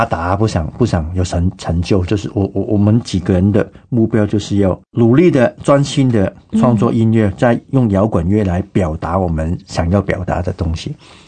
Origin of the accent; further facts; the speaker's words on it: Hong Kong; 我在香港长大的